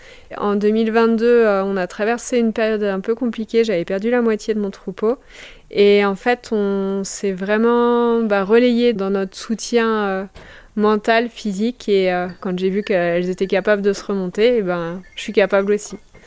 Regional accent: Auvergne-Rhône-Alpes, France; Je suis originaire de Haute-Savoie, donc il me fallait du bois.

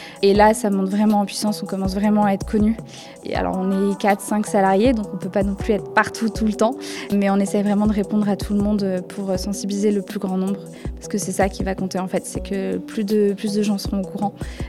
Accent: Auvergne-Rhône-Alpes, France; moi, je suis venue par ici parce que j'ai grandi dans l'Isère, donc je suis presque à domicile.

